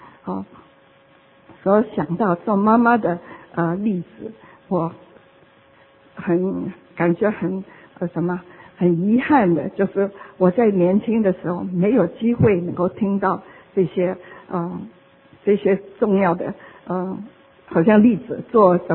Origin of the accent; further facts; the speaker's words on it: China; 我们中国人也是很注重教育